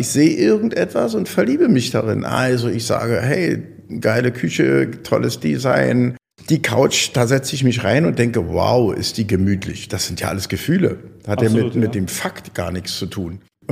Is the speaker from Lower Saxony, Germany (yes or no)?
no; Berlin, Germany; Ich komme aus Berlin, mir ist das sowieso egal.